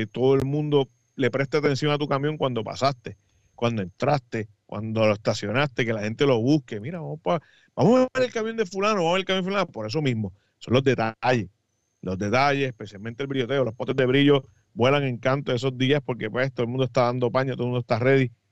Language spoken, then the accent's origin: Spanish; Puerto Rico; como boricuas que somos, dejamos todo para último.